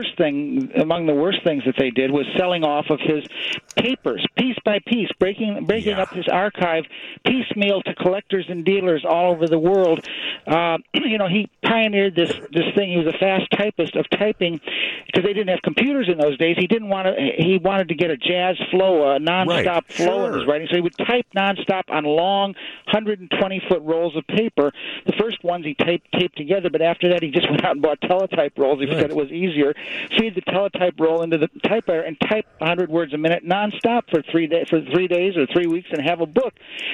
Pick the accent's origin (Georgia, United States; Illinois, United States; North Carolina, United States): Illinois, United States; Chicago; Tremendously. Yeah, Chicago is my hometown. It will always be. It's there in my heart, you know.